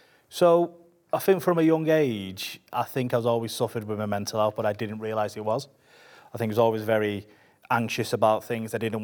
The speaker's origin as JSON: {"language": "English", "town": "Manchester", "region": "North West England", "country": "United Kingdom", "lives_now": "Chester, United Kingdom", "said": "I now live in Chester, but obviously you can tell I'm Mancunian."}